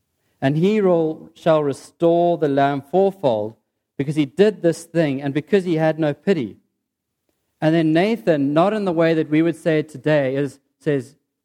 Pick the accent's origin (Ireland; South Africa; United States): South Africa; Cape Town, Western Cape; And I grew up in Cape Town. I started bodyboarding 17 years ago when I was in grade 5.